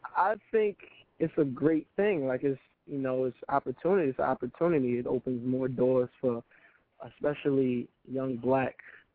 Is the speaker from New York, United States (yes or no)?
yes; Harlem, New York, United States; I'm from Harlem, you know, the heart of Harlem, 125th. And basically, I'm from the home of talent.